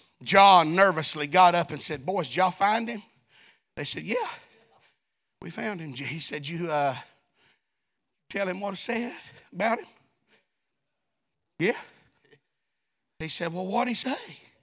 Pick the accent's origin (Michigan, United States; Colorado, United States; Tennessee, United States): Tennessee, United States; I was raised up in the hills of Tennessee. I'm not a hillbilly. I'm an Appalachian American.